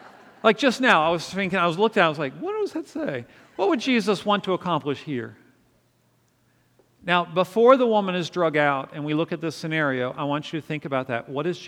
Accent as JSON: {"language": "English", "town": "Winchester", "region": "Virginia", "country": "United States", "tie": "born or raised there", "said": "especially if you're raised in Virginia, where I was raised out in the Shenandoah Valley."}